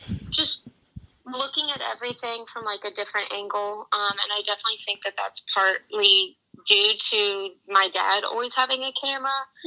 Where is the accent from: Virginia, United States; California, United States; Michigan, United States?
Virginia, United States; So I grew up in Northern Virginia, in a suburb. I have three siblings and then my parents.